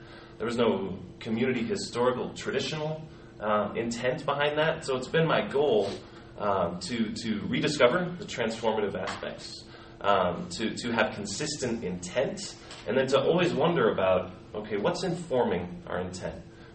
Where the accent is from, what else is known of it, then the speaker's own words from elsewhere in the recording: Seattle, Washington, United States; I grew up in Seattle. I went to Seattle Pacific University, where I failed chapel 3 times.